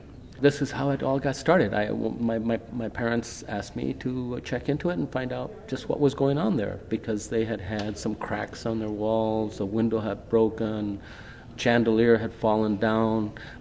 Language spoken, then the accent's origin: English; Socorro, New Mexico, United States; Hurt my back quite badly, and so I went back to Socorro, New Mexico, which was my hometown. I had not been there for several years.